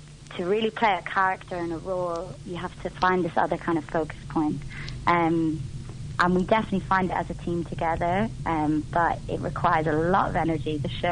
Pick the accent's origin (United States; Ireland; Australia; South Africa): Ireland; also born or lived in London; So I'm from Ireland originally, yeah. And I did a lot of Irish dancing and stuff growing up as well.